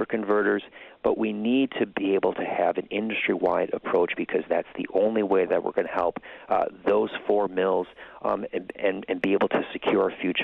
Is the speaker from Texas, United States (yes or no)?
no; Little Chute, Wisconsin, United States; I grew up on Carolyn Drive in Little Chute, and on that block, virtually every household had a mom or dad who worked in the paper mill.